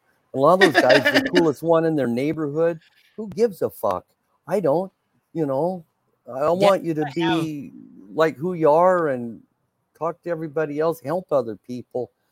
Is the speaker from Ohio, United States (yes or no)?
no; Ontario, Oregon, United States; I worked at a newspaper office in my hometown, Ontario, Oregon.